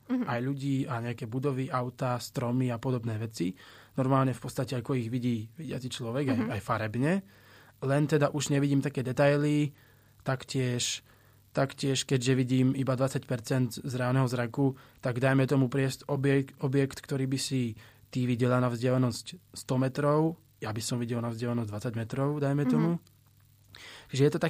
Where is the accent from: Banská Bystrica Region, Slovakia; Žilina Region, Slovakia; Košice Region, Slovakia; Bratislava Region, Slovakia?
Žilina Region, Slovakia; Ja som zo Slovenska, z Oravy, z také dedinky na severe.